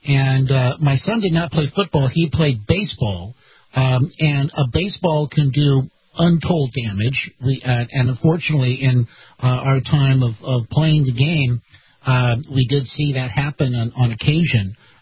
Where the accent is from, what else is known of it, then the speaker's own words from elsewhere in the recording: Texas, United States; Now, when I was young, when I was a kid, we were growing up in Texas, I played, contact football, when I was really young.